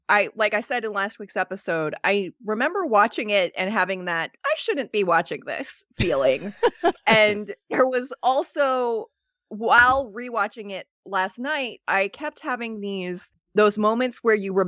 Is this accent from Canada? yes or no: yes; Canada; I'm French Canadian. I'm neither of those things.